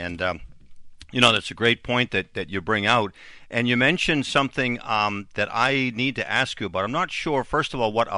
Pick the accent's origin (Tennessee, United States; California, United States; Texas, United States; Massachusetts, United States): Massachusetts, United States; Gloucester; Certainly, I'm from Gloucester